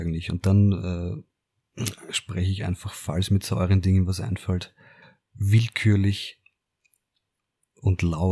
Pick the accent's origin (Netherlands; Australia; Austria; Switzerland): Austria; Vienna; Ist ein bisschen crazy, natürlich für den Organismus, aber ich bin ja ein Wiener.